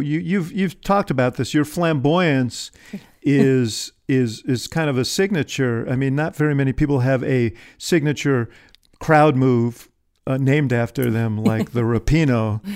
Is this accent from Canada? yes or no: no; Chicago, Illinois, United States; Is close to my heart because I'm a Chicagoan.